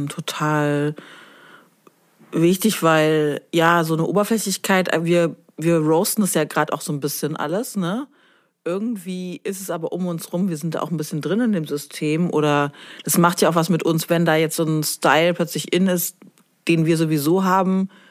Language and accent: German; East Germany, Germany; in meiner Heimatstadt in Ostdeutschland